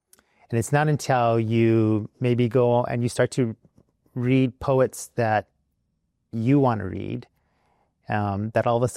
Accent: United States; my experience as a Latino growing up in the United States.

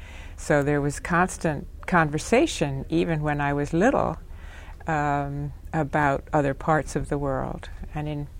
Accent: New York City, New York, United States; born there; I was born in New York City. My father was on the business end of Time magazine, and he was constantly opening new offices, so we did a fair amount of moving.

